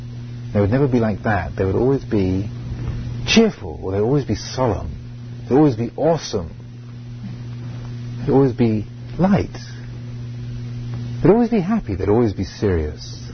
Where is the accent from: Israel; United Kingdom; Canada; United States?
United Kingdom; England; I was born in England, you know, and grew up in a particular kind of family, went to a particular kind of school, was born in a certain year, part of the country